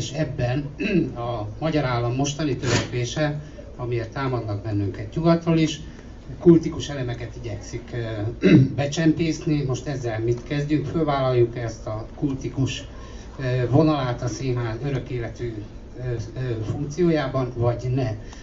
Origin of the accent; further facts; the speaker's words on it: Debrecen, Hajdú-Bihar, Hungary; Életszerűen a helyzet az, hogy egy vidéki nagyvárosban, mint ahonnan jövök Debrecen, egy színház van, és az több, mint csak egy jó művész színház.